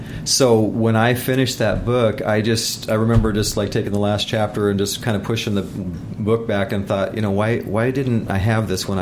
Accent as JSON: {"language": "English", "region": "Midwest", "country": "United States", "tie": "born or raised there", "said": "Well, yeah, and especially like growing up in the Midwest and touring through the Midwest"}